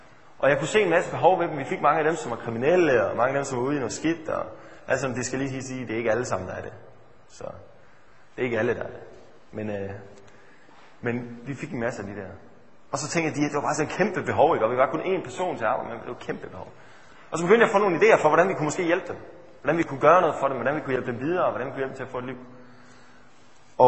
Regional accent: Esbjerg, Region of Southern Denmark, Denmark; now in Fredericia, Denmark; Jeg kommer oprindeligt fra Esbjerg. Og bor nu i Fredericia.

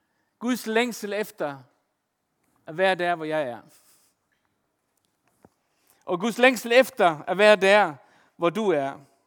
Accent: Faroe Islands; Danish is a second language; Jeg er fra Færøerne, så det må jeg lige tilgive mig

